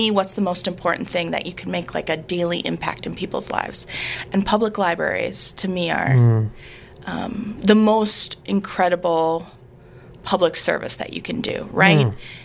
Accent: St. Paul, Minnesota, United States; now in Wisconsin, United States; I grew up in St. Paul with my family. I have a younger brother, Danny, and my mom and dad are still in the Twin Cities. I went to school in Madison and Appleton.

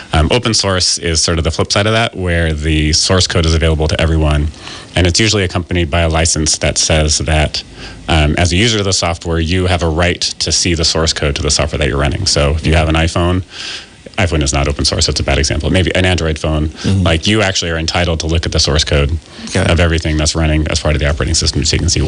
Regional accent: Oregon, United States; I was born in Southern Oregon. My parents lived on a farm.

